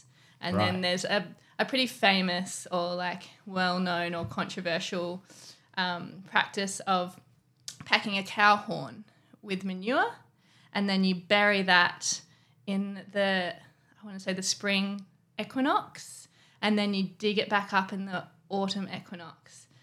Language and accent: English; Margaret River, Western Australia, Australia; Margaret River. So this is my hometown.